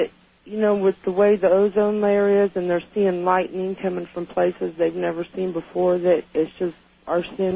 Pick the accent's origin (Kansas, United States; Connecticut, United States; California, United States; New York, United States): Kansas, United States; I'm from Kansas.